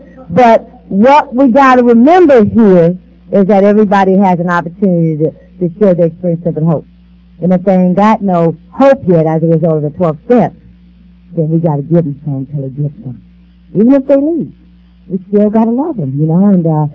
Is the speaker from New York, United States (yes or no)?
no; San Pedro, California, United States; born there; I was born in Los Angeles, California. Actually, I was born in San Pedro. My parents were out fishing. My mother went into labor.